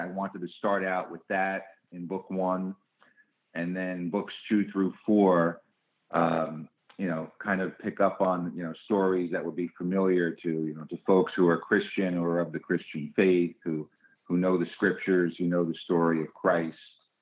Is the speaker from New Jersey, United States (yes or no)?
yes; Jersey City, New Jersey, United States; also born or lived in Bayonne; I'm from the great state of New Jersey. I was born in Bayonne, which is actually the same town where George R.R. Martin was born, believe it or not, and grew up in Jersey City.